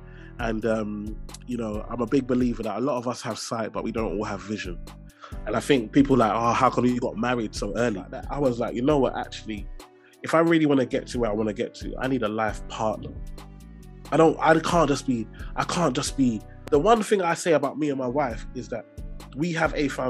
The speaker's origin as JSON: {"language": "English", "region": "London", "country": "United Kingdom", "tie": "born or raised there", "said": "And growing up, I grew up in Tower Hamlets, East London."}